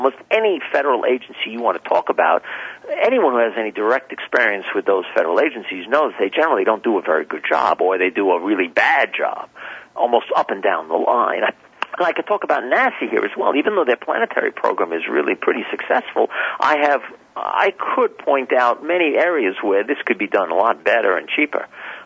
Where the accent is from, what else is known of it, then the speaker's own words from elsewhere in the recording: United States; And from my perspective, as an American, I want some attention be paid to the debt.